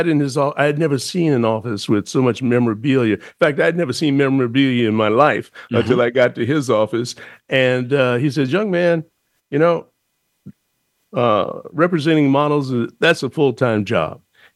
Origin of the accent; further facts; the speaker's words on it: Chicago, Illinois, United States; now in New York, United States; I had the same feeling when I came from Chicago to New York. It was like, wow, you know, I'm in New York, you know.